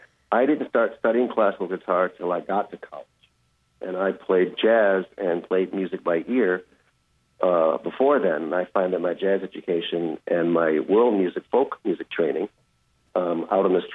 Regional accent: Chicago, Illinois, United States; growing up in the Chicago area, of course, was also influenced by the blues and the jam sessions on the south side of Chicago.

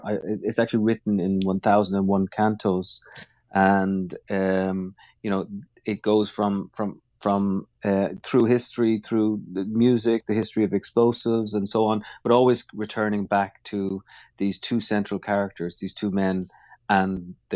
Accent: Ireland; I come from Ireland. I was, I've studied the Northern Irish peace process in and out. I grew up with them, with bombs going off in my mother's hometowns.

